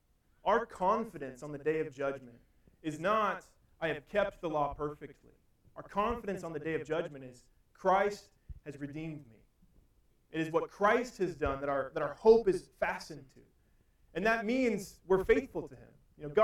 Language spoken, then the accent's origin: English; Missouri, United States; now in Howard County, United States; where I grew up in Missouri, winters get a lot of snow.